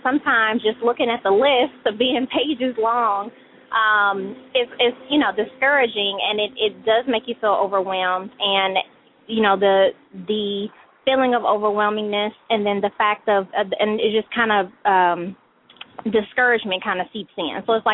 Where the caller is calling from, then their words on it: Atlanta, Georgia, United States; I'm calling from Atlanta.